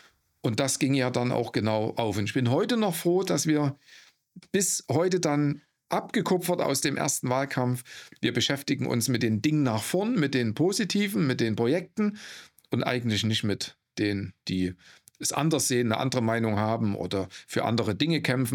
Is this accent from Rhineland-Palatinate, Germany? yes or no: no; Altenburg, Thuringia, Germany; born there; Ich bin in Altenburg geboren